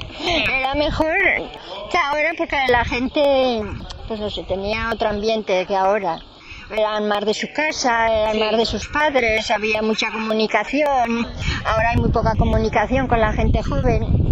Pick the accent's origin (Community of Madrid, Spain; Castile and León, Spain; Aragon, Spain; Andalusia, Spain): Aragon, Spain; Muro de Roda; born there; Eso, nací en Muro de Roda. Provincia Huesca.